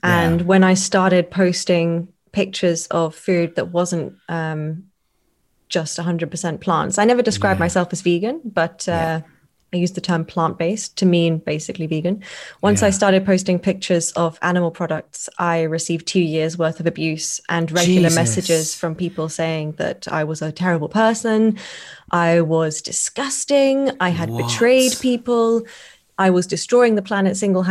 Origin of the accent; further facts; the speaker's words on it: East of England, United Kingdom; So I grew up in the British countryside.